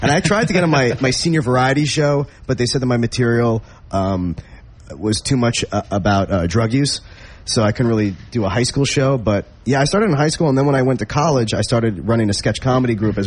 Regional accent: New York, United States; I'm from the New York area, so I'm very loyal to the hip hop on that side of the world.

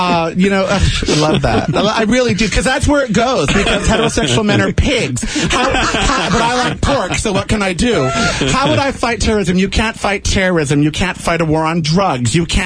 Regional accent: United States; I'm an American.

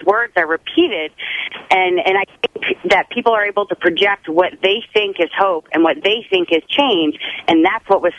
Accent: United States; you know, I'm an American and I want to see our country prosper.

